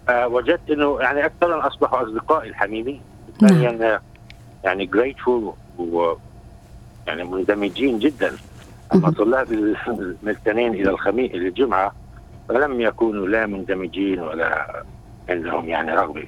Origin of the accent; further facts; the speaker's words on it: Syria; now in Australia; فكان سعر العسل في مدينتي بقرية حتى صغيرة جدا في سوريا